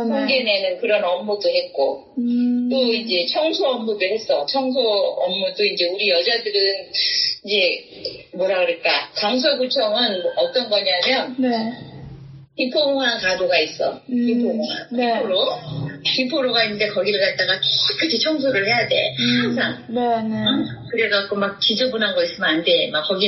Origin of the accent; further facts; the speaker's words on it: Seoul, South Korea; 나는 서울시 영등포에서 태어났는데